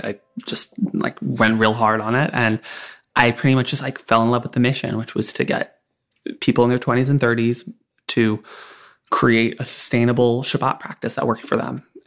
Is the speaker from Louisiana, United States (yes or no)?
no; New York, United States; Growing up in New York, I grew up in a community in which queerness was not as taboo.